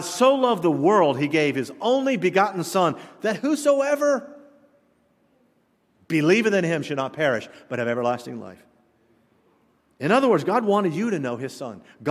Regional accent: Satellite Beach, Florida, United States; Now, then Dad was transferred back to the United States, Satellite Beach, Florida, and growing up in Florida, I lost it. I lost all of the fluency.

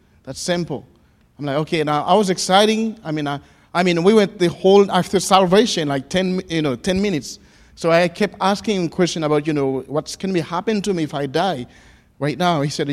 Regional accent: Haiti; English is a second language; And my home country in Haiti, I was raised in with a single mom, and I got two sisters.

